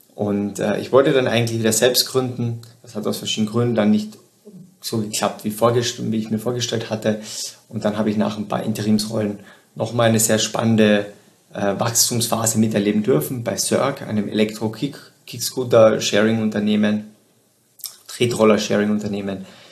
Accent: southern Austria, Austria; Ich komme ursprünglich aus Südösterreich

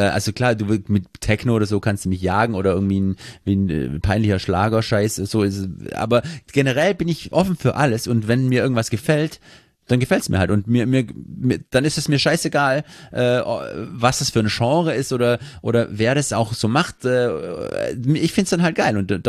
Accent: Eislingen, Baden-Württemberg, Germany; In Eisling, in meiner Heimatstadt.

